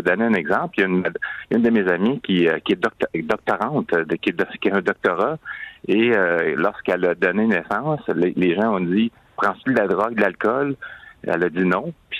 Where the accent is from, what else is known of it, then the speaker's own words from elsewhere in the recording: Quebec, Canada; Je viens de la région de la Côte-Nord, donc de Baie-Comeau, de Sept-Îles